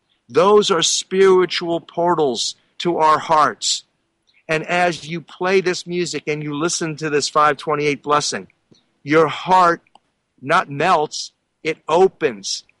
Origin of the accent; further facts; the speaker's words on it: Philadelphia, Pennsylvania, United States; born there; I find it extremely interesting, synchronous, that I'm from Philadelphia. I was born in Philadelphia.